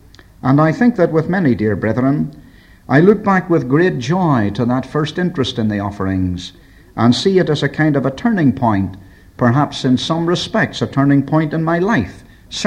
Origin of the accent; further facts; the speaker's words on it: Belfast, Northern Ireland, United Kingdom; I was walking down a fairly main street one day in my hometown of Belfast